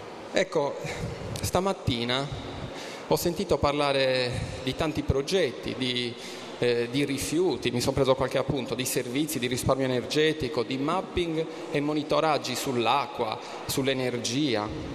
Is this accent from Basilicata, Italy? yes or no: no; Cagliari, Sardinia, Italy; vengo dalla Sardegna, vengo da Cagliari